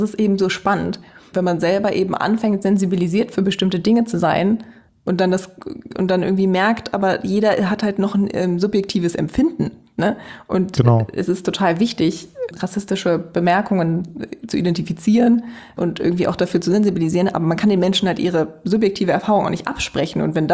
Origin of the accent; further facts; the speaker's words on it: Germany; first language German; Ich spreche nur akzentfrei Deutsch, weil das ist meine erste, schon meine Muttersprache letztlich.